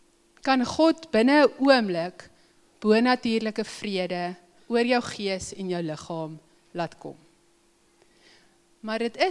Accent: Free State, South Africa; Ek het in die Vrystaat groot geword

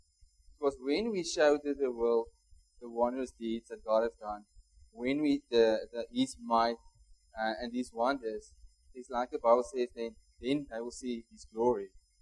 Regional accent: Northern Cape, South Africa; When I came from Cayman's, it's a mega city in the Northern Cape

